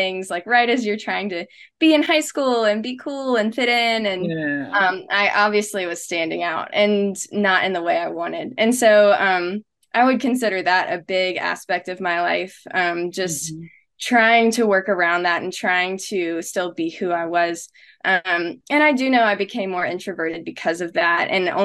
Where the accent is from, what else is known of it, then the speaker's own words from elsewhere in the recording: the South, United States; And I grew up in the South.